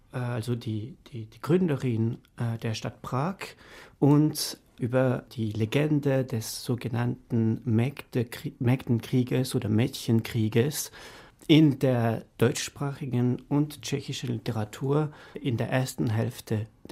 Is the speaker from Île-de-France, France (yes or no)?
yes; Paris, Île-de-France, France; German is a second language; Ja, ich bin aus Frankreich, bin in Paris geboren, aber ich muss dazu noch hinzufügen, dass ich auch halb tschechisch bin